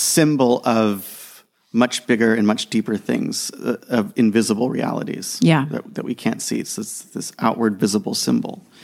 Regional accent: United States; So we think of, like when I grew up in the States, in grade school, we would start every day standing up, facing the flag.

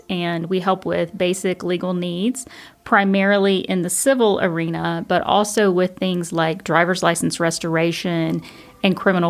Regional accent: United States; Well, part of it is from growing up in Madison County in a lower income household where my parents worked really hard to not have much.

